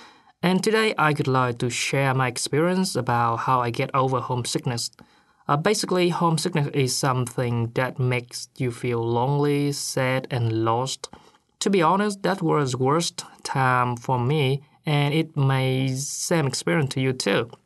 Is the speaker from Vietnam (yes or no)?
yes; Vietnam; English is a second language; now in Christchurch, New Zealand; I'm from Vietnam. I'm an international student at IRA in Christchurch now.